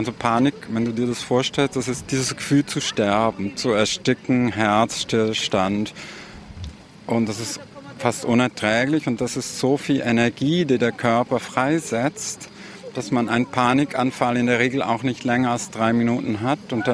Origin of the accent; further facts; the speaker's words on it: Basel, Basel-Stadt, Switzerland; born there; Basel ist mein Heimatort, das heißt, da sind all meine Papiere und ich bin in Basel geboren, in der Klinik.